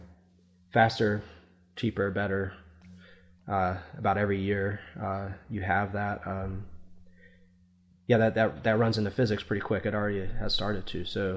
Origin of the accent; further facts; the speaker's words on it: Columbus, Ohio, United States; So he was hired, this gentleman was hired by Ohio State, which is was my hometown at the time, Columbus. I was in the Ohio Air National Guard.